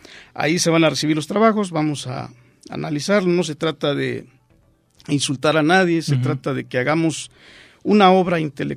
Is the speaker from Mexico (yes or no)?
yes; Mexico; la misión que tenemos como mexicanos